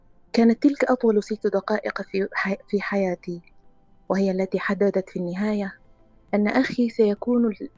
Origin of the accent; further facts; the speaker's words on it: Nyala, South Darfur, Sudan; نعم نعم، من نيالا من غرب السودان.